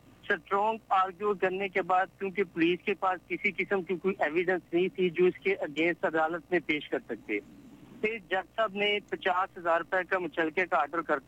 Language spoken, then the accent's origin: Urdu; Pakistan; پاکستان میرا وطن ہے, میں محبت وطنی ہوں